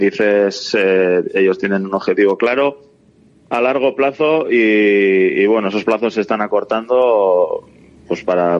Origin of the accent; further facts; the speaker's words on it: Irun, Basque Country, Spain; Como bien dices, soy de Irún y voy y vengo todos los días a entrenar